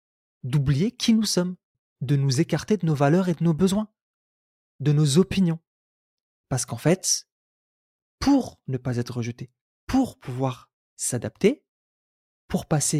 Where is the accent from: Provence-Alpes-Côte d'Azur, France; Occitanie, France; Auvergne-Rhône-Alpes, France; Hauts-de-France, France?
Hauts-de-France, France; Roubaix; J'ai grandi à Roubaix, une ville du nord de la France qui est très cosmopolite.